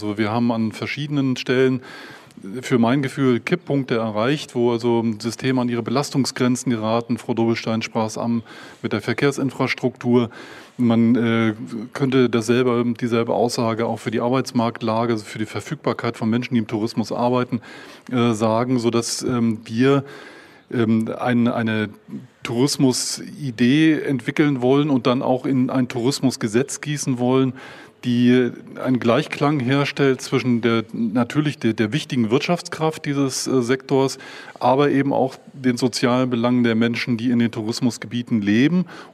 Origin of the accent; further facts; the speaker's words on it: Greifswald, Mecklenburg-Vorpommern, Germany; born there; now in Rügen, Germany; Also ich bin in Greifswald geboren und lebe jetzt auf Rügen.